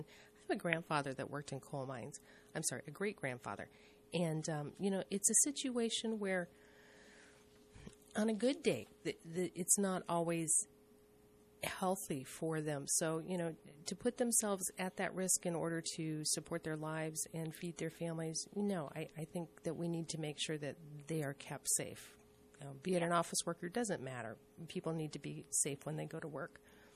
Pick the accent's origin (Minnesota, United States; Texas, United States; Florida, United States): Minnesota, United States; I'm originally, you know, I grew up in Minnesota. So I'm used to the cold, you know, knee-deep snow and things.